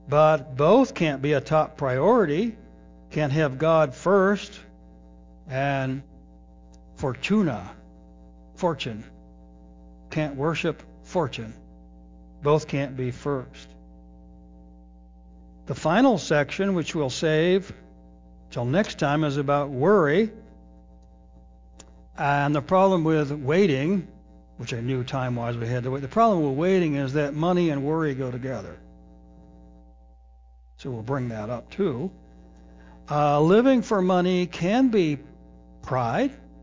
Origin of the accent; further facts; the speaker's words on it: Battle Creek, Michigan, United States; since we're from Battle Creek, we saw Kellogg socks.